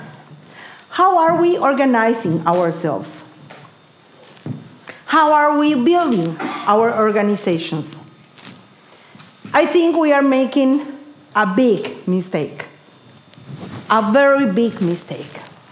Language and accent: English; Bolivia; first language Spanish; English is a second language; I come from Bolivia. And we speak Spanish, a sort of Spanish.